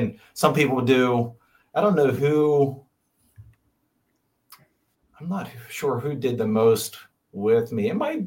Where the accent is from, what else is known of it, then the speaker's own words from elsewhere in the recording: Pennsylvania, United States; accent: Franklin County; Yeah, that's my Franklin County accent.